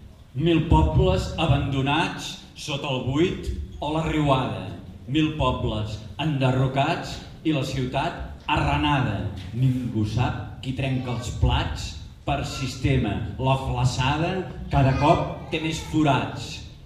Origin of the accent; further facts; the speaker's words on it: Barcelona, Catalonia, Spain; born there; jo vaig néixer a Barcelona, però la família de ma mare, que són de l'Escala, que és un poble de la costa